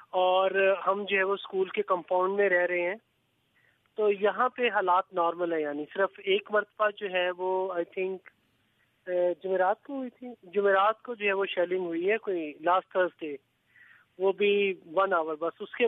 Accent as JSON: {"language": "Urdu", "town": "Lahore", "region": "Punjab", "country": "Pakistan", "moved": "yes", "lives_now": "Taiz, Yemen", "said": "پاکستان سے جو ہے میں لاہور سے ہوں, اور یمن میں محمد علی عثمان انٹرنیشنل اسکول میں ایز اے فزکس ٹیچر کام کر رہا ہوں."}